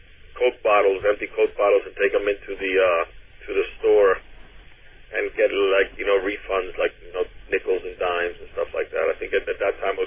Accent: Miami Beach, Florida, United States; English is a second language; also born or lived in Cuba; had to learn the language, so there was some disorientation, but I had a really beautiful childhood growing up in Miami Beach, and although I've always found I've been sort of profoundly nostalgic about Cuba and where I came from

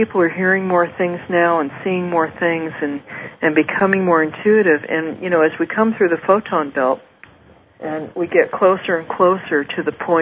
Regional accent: San Francisco, California, United States; I grew up in San Francisco. And so I have an earthquake act.

